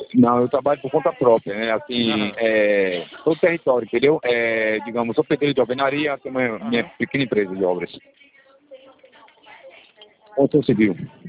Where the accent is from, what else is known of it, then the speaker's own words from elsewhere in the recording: Salvador, Bahia, Brazil; Eu sou de Salvador do Bahia